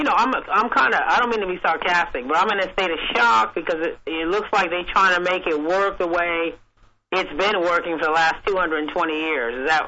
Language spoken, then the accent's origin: English; California, United States; But let me tell you, because I'm from California, I just have a quick memory of her when Moscone